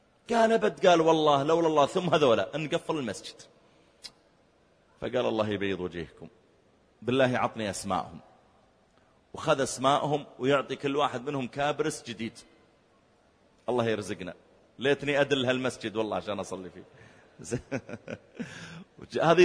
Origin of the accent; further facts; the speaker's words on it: Riyadh, Riyadh Province, Saudi Arabia; وأذكر في مسجد كبير عندنا في الرياض